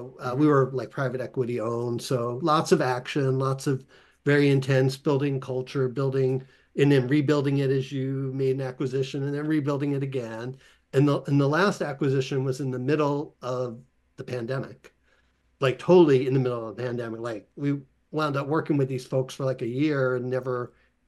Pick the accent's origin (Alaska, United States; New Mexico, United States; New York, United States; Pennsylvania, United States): Pennsylvania, United States; Philadelphia; So as you said, I'm from Philly